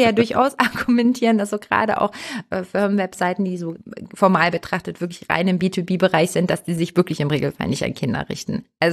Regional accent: Hamburg, Germany; ich bin ja Hamburger.

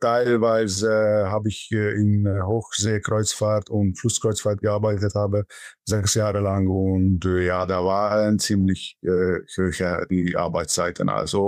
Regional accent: Hungary; German is a second language; now in Stuttgart, Germany; 44 Jahre alt. Ich komme ursprünglich aus Ungarn, ich wohne in der Raum Stuttgart.

